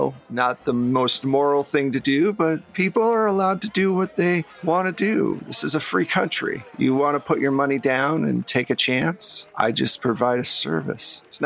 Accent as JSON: {"language": "English", "region": "New York", "country": "United States", "moved": "as an adult", "said": "No, I'm from New York. My dad sent me out here a few years ago to look over some of his business."}